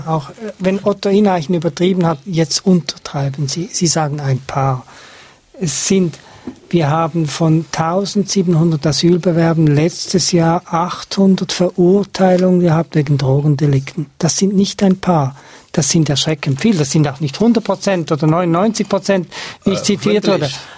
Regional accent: Switzerland; als Schweizer Chef einer Schweizer Behörde

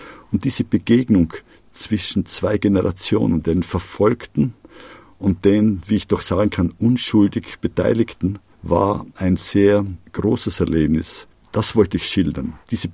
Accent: Austria; denen gegenüber ich als Österreicher eine sehr hohe Affinität hatte

